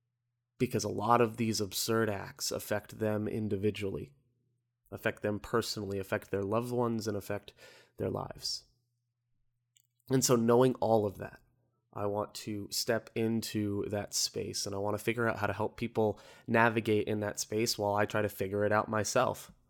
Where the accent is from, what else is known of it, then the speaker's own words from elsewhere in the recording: Orlando, Florida, United States; I'm from Orlando.